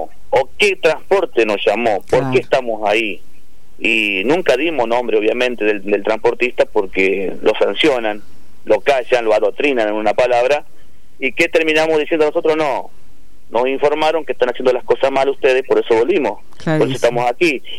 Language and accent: Spanish; Bandera, Santiago del Estero, Argentina; yo soy de Bandera